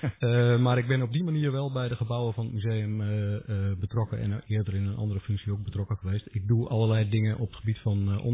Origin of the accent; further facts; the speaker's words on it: Laren, Gelderland, Netherlands; accent: Laren dialect; Ik ben zelf dialectspreker van Laren.